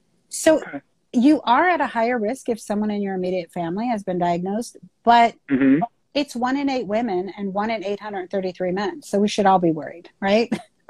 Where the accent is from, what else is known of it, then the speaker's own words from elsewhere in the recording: California, United States; And so, I'm originally from the Bay Area. And so I lived still in Northern California and I was working in Marin County